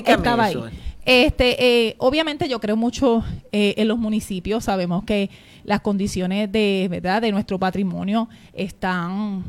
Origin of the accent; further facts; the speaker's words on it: Utuado, Puerto Rico; born there; Yo nací en Utuado.